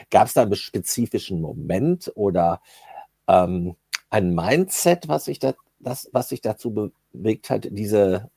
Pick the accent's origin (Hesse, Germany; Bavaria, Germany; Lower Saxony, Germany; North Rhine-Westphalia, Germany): North Rhine-Westphalia, Germany; now in Hamburg, Germany; Ich komme aus der Region, bin aber jetzt in Hamburg.